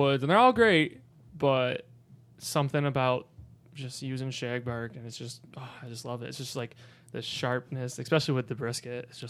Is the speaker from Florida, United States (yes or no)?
no; New York, United States; And then one guy wouldn't try my food because I was from New York